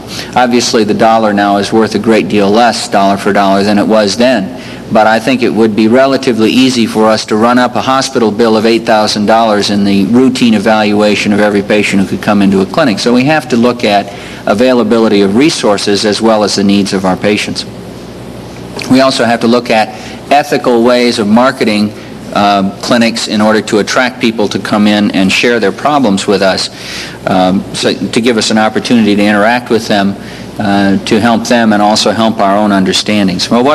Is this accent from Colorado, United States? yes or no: yes; Denver, Colorado, United States; For the 47th time … from Denver.